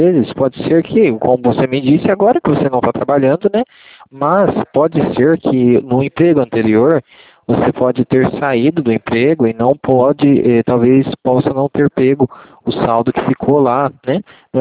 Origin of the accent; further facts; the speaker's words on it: Paraná, Brazil; eu sou do Paraná